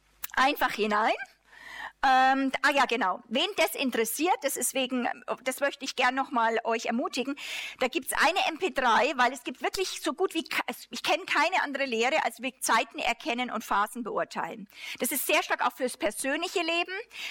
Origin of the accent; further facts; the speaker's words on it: Germany; Sind die Deutschen da? Wir hören das auch als Deutsche, weil wir sind nicht nur Privatpersonen, sondern Gott hat uns einen Platz in Nationen gegeben